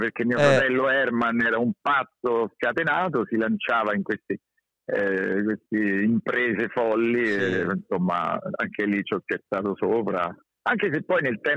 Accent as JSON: {"language": "Italian", "town": "Rome", "region": "Lazio", "country": "Italy", "tie": "born or raised there", "said": "noi tre figli siamo nati a Roma e rimasti a Roma."}